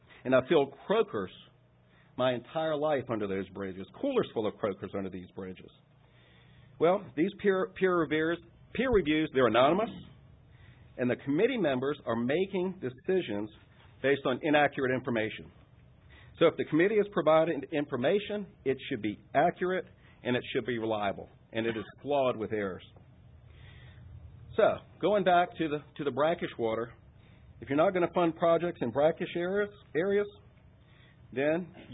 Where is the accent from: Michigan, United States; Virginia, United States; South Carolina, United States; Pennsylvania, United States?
Virginia, United States; West Point; I grew up in West Point, and in King and Queen County on the York River, fishing in the Mattapony, the Pamunkey, and the York Rivers